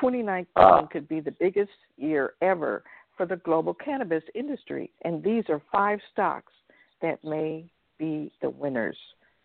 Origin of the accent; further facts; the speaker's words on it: Oakland, California, United States; when you and I were growing up in Oakland, what it was then and what it is now is two totally different things.